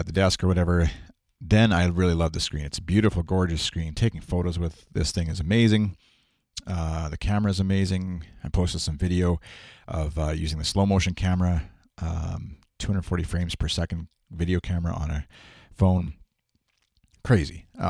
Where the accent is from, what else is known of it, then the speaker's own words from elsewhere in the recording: Saskatoon, Saskatchewan, Canada; I'm Canadian. I'm from Saskatchewan, Saskatoon, in the middle of Canada. It feels like we often don't have a, our accent is the lack of an accent.